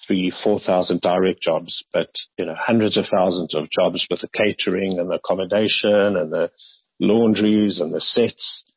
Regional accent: South Africa; So our objective here is to create our own studios where we as South African creatives can create our own series and sell it to Netflix and Amazon and step up in the value chain.

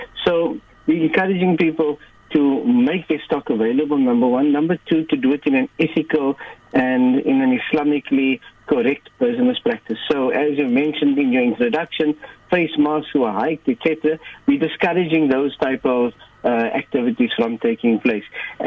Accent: South Africa; So we are very conscious that as a South African Muslim community, we are very active

